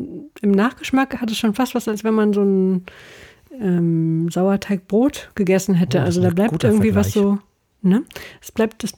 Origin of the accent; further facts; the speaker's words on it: Germany; Ich habe mal ein belgisches IPA getrunken, aber ob das als Bier zählt, mag man mir als Deutscher jetzt.